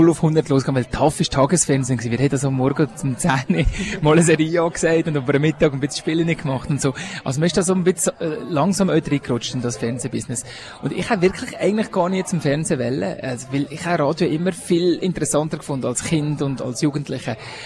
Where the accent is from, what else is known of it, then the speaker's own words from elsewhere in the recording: Bern, Switzerland; now in Zurich, Switzerland; ich fühle mich total als Walliser. Meine Familie, meine Wurzeln, das ist alles Wallis. Bin aber zu Bären aufgewachsen